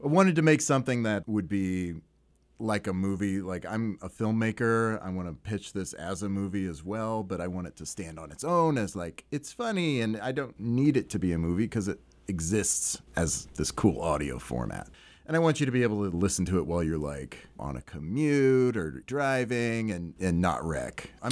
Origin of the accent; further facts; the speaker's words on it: Springfield, Illinois, United States; So I grew up in Springfield. I went to Lincoln Land and was an art major for a while.